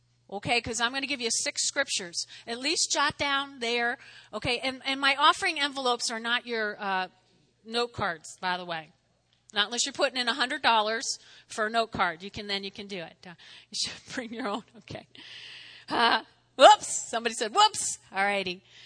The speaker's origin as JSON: {"language": "English", "region": "New Jersey", "country": "United States", "tie": "born or raised there", "said": "y'all know I grew up in North Jersey, but my grandparents were in Brooklyn"}